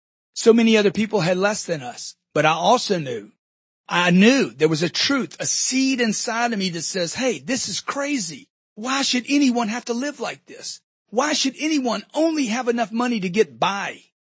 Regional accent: Louisiana, United States; I grew up in Louisiana where you fish and you hunt and you run and you play.

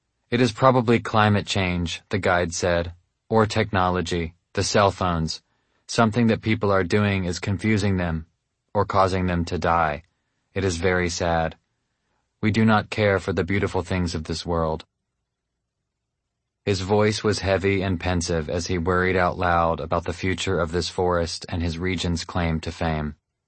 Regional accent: United States; As an American, my assumptions about Mexico were formed in ignorance.

